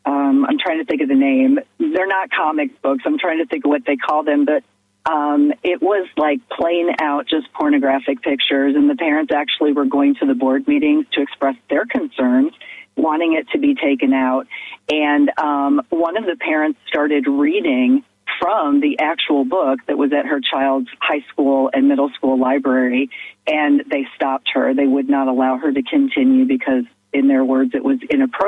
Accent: Iowa, United States; I'm originally from Iowa, so I did see that.

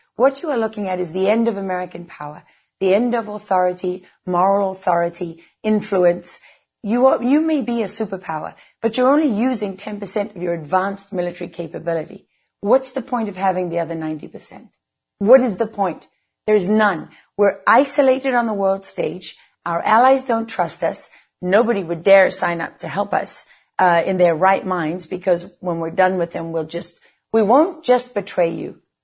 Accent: South Africa; now in United States; I'm a South African. I'm an immigrant who made my home here. My children are born here, and my husband is from here. And I have lived the ideals of America all my life as a white South African growing up in a country

